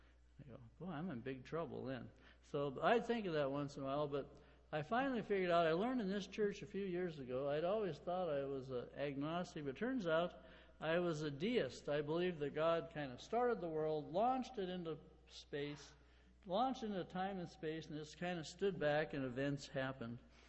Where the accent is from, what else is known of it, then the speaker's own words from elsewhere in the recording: Billings, Montana, United States; born there; I was born in Billings, Montana, and attended church regularly.